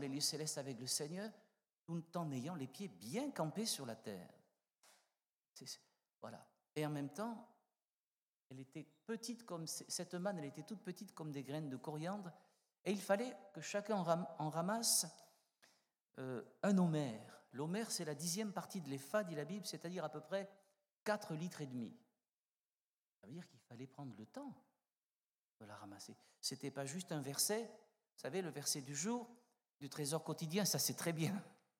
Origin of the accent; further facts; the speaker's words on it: south of France, France; vous savez, moi, je suis un méridional